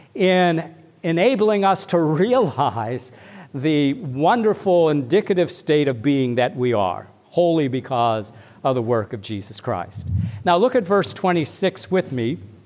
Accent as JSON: {"language": "English", "town": "Beaver Falls", "region": "Pennsylvania", "country": "United States", "said": "But here I am, I'm from Beaver Falls. You know, I have my own kind of style of walking and talking. And so I'm walking about like a Beaver Falls guy."}